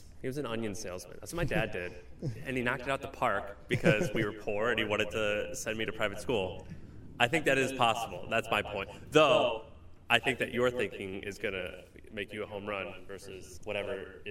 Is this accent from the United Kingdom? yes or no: no; Missouri, United States; I'm from Missouri